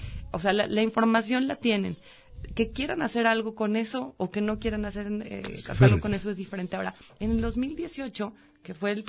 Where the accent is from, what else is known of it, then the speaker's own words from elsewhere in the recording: La Chona, Jalisco, Mexico; Mi casa de enlace, yo soy de La Chona.